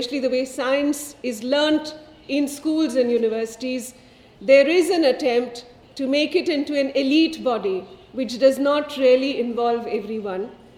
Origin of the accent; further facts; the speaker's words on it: India; I come from India.